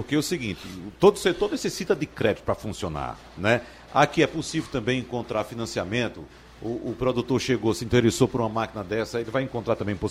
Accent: Arcoverde, Pernambuco, Brazil; Eu sou de Arco Verde.

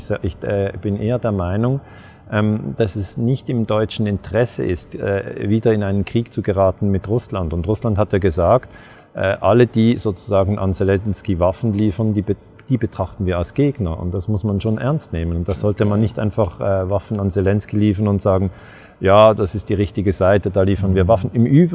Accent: Switzerland; wie die Schweiz, mein Heimatland

